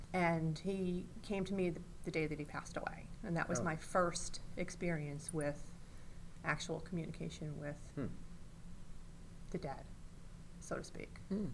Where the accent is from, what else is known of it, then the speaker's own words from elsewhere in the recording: Bronx, New York, United States; now in Wantage, United States; I'm not. I was born and bred in the Bronx.